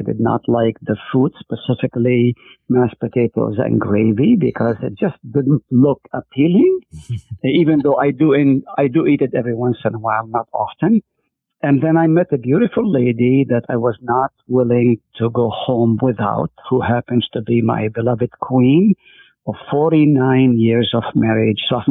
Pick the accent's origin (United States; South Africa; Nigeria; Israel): Israel; Haifa, Haifa District; also born or lived in Nazareth; So I was born in Nazareth. At 3 years old, my family moved to Haifa